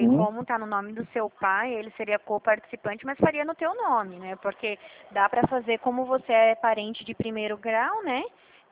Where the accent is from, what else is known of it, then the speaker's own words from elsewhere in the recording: São Paulo, Brazil; Ipiranga, eu sou daí também, eu nasci aí, eu nasci na Zona Norte, nasci aí em Tremembé.